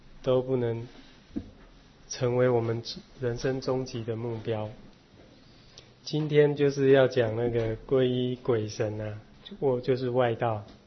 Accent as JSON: {"language": "Chinese", "country": "China", "said": "尤其是我们中国人哈，祭祀是我们中华民族啦，可以说五千年来的传统"}